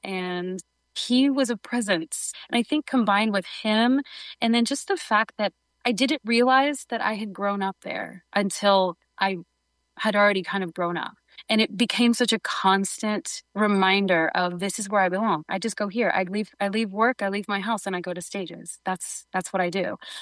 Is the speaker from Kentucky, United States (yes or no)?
no; Dallas, Texas, United States; I'm from Dallas originally